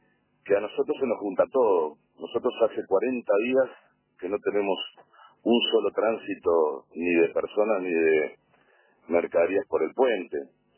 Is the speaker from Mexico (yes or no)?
no; Uruguay